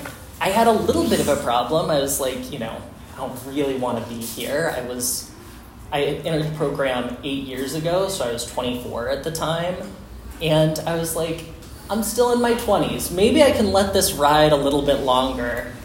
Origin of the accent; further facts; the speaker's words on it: Oklahoma, United States; I grew up in Oklahoma and knew that I had some gender stuff going on.